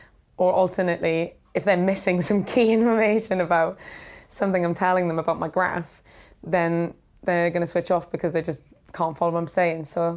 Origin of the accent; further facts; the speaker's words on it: Wales, United Kingdom; So being a science comedian and also being Welsh, both of those have helped me a lot.